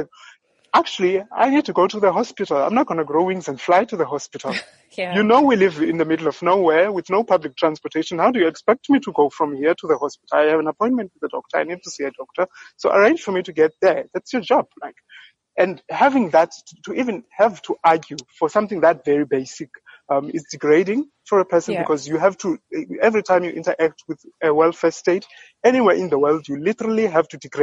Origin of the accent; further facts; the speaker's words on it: South Africa; I come from South Africa with a high prevalence of HIV.